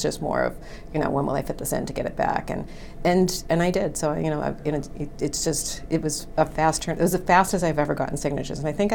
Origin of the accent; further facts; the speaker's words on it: Quincy, Massachusetts, United States; Watching what was happening here in Quincy, I decided, like I said, I was in my hometown, walking into town hall and filled papers